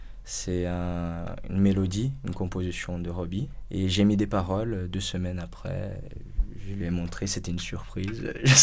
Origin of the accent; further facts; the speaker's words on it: Rio de Janeiro, Brazil; now in Paris, France; je viens du Brésil, à Rio de Janeiro.